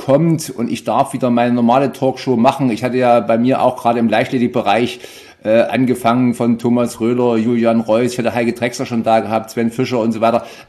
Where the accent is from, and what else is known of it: Thuringia, Germany